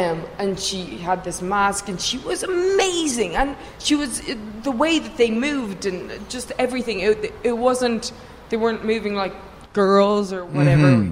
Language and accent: English; Ireland; I'm from Ireland.